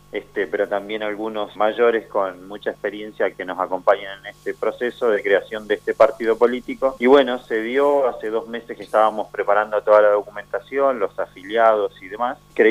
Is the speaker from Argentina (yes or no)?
yes; Lago Puelo, Chubut, Argentina; also born or lived in La Plata; Yo soy nacido y criado acá en Lago Puelo. Después tuve la suerte de estudiar en la educación pública e irme a La Plata unos años, donde hice mi carrera profesional, y bueno, y regresar.